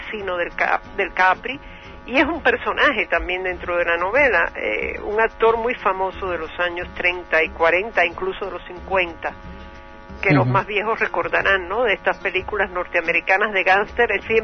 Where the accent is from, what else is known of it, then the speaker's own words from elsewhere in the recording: Cuba; now in Puerto Rico; Porque yo realmente me siento también muy puertorriqueña. He vivido, evidentemente, muchos más años en Puerto Rico que lo que viví en Cuba.